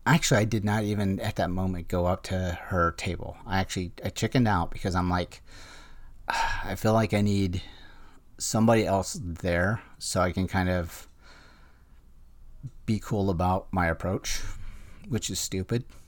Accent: Illinois, United States; I go, "Yeah, I'm from the Chicagoland area."

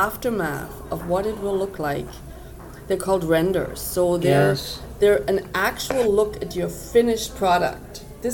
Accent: Tübingen, Baden-Württemberg, Germany; English is a second language; moved away as an adult; now in Canada; I'm from a very small town in southern Germany.

